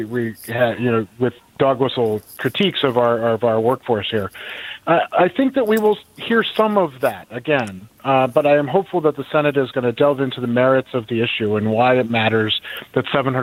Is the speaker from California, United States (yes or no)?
no; Fairfax, Virginia, United States; born there; now in Washington, United States; but I've been here off and on since 1991, even though I was born in Fairfax a significant number of years before that.